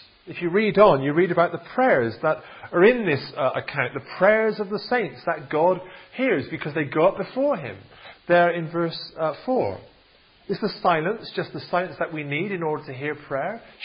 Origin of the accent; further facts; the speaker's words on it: United Kingdom; We, being British, or maybe just being humans, we find silence quite awkward at times